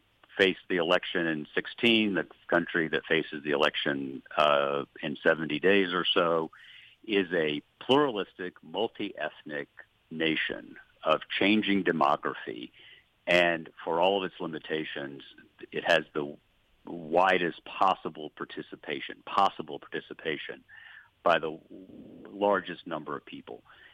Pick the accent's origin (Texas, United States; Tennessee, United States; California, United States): Tennessee, United States; Chattanooga; 28 years ago, I was a baby reporter for the Chattanooga Times, my hometown newspaper.